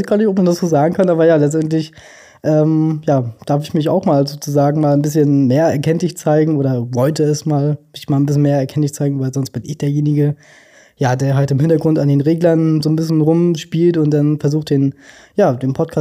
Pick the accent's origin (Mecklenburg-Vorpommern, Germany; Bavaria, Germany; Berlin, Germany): Mecklenburg-Vorpommern, Germany; Stralsund; also born or lived in Hamburg; ich bin ja in Hamburg geboren. Dort haben wir dann eben mal zusammen gelebt als kleine Familie. Und dann ist meine Mutti mit uns allen, sind wir dann nach Stralsund gezogen